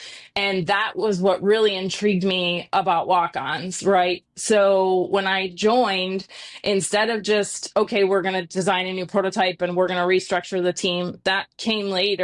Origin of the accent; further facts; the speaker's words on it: Chicago, Illinois, United States; I'm originally from Chicago, so traveled throughout Chicago and Wisconsin